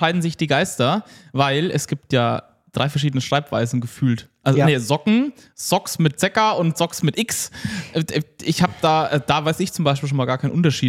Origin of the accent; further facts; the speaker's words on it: Bavaria, Germany; Ja, ich komme aus Bayern. Ja, okay. Da ist vieles anders.